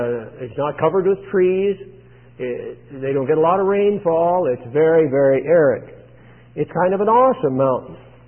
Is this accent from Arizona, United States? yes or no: yes; Arizona, United States; I grew up in Arizona and was within sight of mountains all the time while I was growing up.